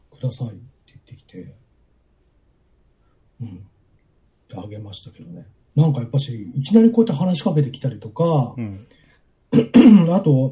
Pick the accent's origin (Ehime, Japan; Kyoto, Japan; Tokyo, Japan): Tokyo, Japan; Shinjuku; まあ僕、実家新宿ですから。